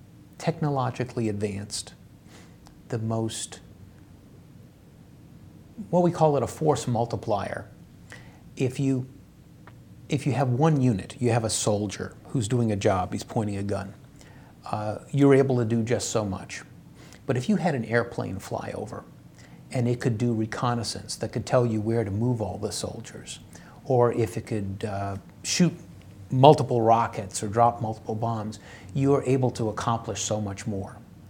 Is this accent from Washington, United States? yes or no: no; Wethersfield, Connecticut, United States; And I grew up in Wethersfield.